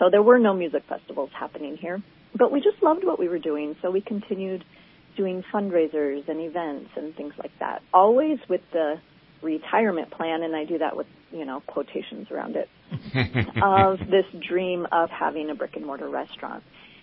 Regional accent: West Coast, United States; now in Crescent City, United States; I'm from the West Coast.

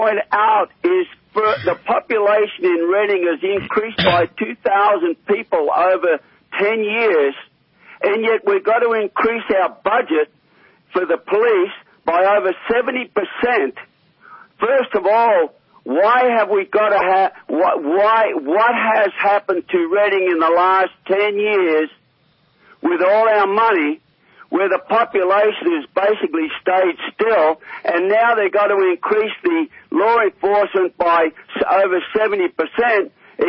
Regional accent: Australia; now in United States; My head and my heart is American, but my mouth's still Australian.

